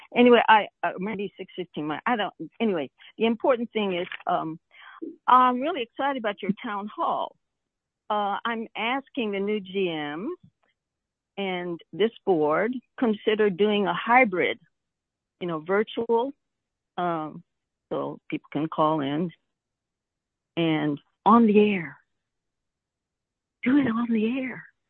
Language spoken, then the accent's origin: English; Houston, Texas, United States; I'm from Houston, KPFT, long-term member.